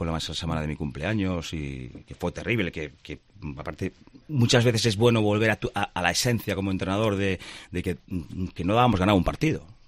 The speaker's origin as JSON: {"language": "Spanish", "town": "A Coruña", "region": "Galicia", "country": "Spain", "said": "yo siempre digo lo mismo, yo soy entrenador que soy de Coruña."}